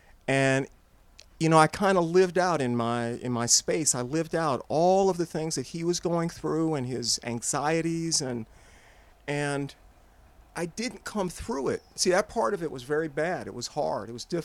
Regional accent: Ohio, United States; I'm from Ohio.

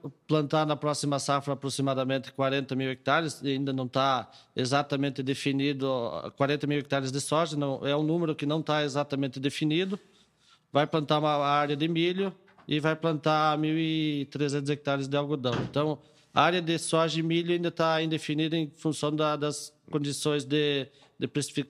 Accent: Rio Grande do Sul, Brazil; now in Piauí, Brazil; sou gaúcho, mas fazem 8 anos que eu resido no sul do Piauí.

